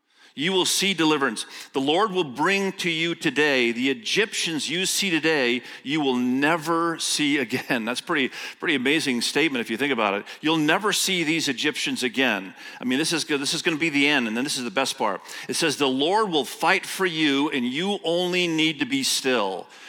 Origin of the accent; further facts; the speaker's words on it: Indonesia; first language Indonesian; English is a second language; I was raised in Indonesia. My first language was Indonesian. And so if I screw up a little bit in English, it's because it's my second language.